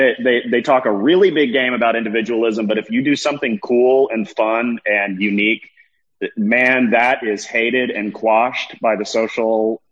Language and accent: English; Nashville, Tennessee, United States; also born or lived in Oklahoma City; now in Los Angeles, United States; I'm from Nashville, Tennessee, and Oklahoma City, and I'm now based in Los Angeles. I've been in Los Angeles since about 2011